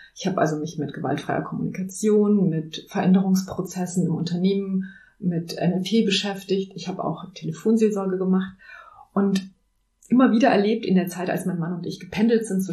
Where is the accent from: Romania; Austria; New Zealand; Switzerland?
Romania; Transylvania; also born or lived in Bavaria; now in Germany; Ich bin nämlich geboren in Siebenbürgen in Transsilvanien und bin dort evangelisch sozialisiert und alle in meinem deutschen Dorf waren evangelisch. Dann sind meine Eltern aber 79 ausgereist mit uns und ich bin im katholischen Bayern gelandet.